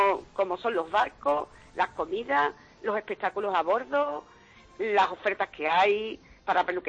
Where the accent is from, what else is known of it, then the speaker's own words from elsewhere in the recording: Seville, Andalusia, Spain; yo soy de Sevilla